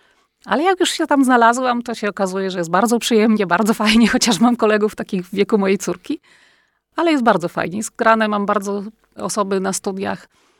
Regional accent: Wrocław, Lower Silesian Voivodeship, Poland; bo ja jestem z Wrocławia, pochodzę z Wrocławia

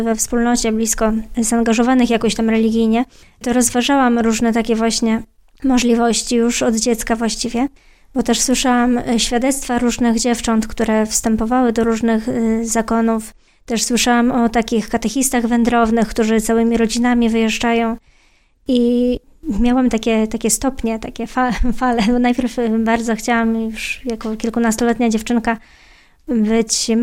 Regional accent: Pomeranian Voivodeship, Poland; ja jestem trochę dalej, jestem z Trójmiasta

